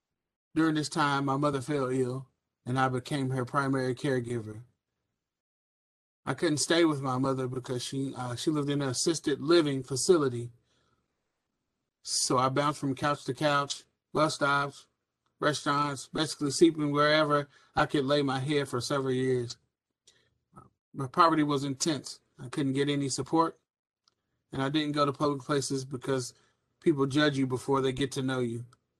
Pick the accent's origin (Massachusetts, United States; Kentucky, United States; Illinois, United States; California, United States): Kentucky, United States; Louisville; born there; I was born here in Louisville, Kentucky, in February of 1981.